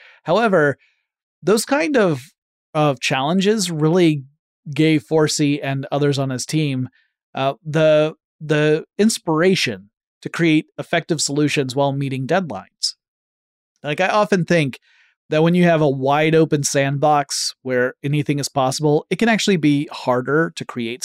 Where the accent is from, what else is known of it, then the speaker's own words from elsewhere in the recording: Atlanta, Georgia, United States; based in my hometown of Atlanta, Georgia.